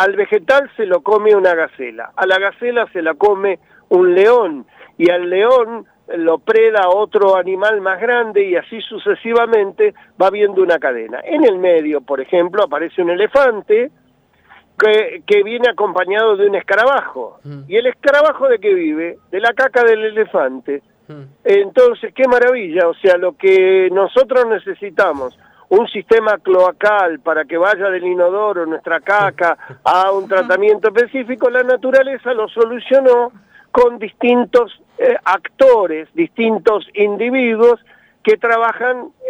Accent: Argentina; yo como mucha carne porque soy argentino.

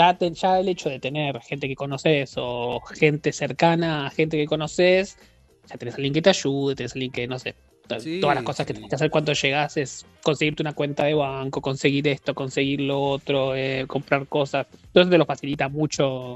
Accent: Argentina; O sea, obviamente uno como argentino va con el approach de, bueno, por las dudas miro

